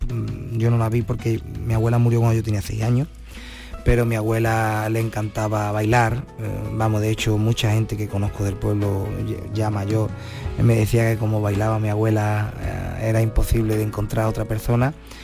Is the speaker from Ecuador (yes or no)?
no; Los Palacios, Andalusia, Spain; tanto a mi pueblo, como en Los Palacios, como a mi pueblo de acogida, que te puedo decir, pues, toda la vida de Dios he estado yendo allí, como es Cazares.